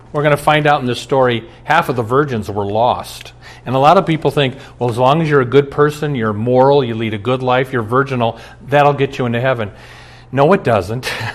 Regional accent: Omaha, Nebraska, United States; We're taping this up in Minneapolis. I grew up in Omaha, 390 miles south.

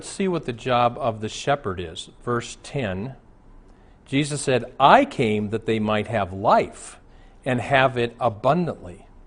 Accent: Omaha, Nebraska, United States; I went to Omaha, my hometown.

